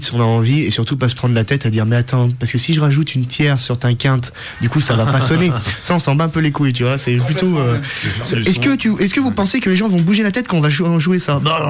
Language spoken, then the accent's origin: French; Vienne, Auvergne-Rhône-Alpes, France; Moi, je suis originaire de Vienne, dans le sud de Vienne.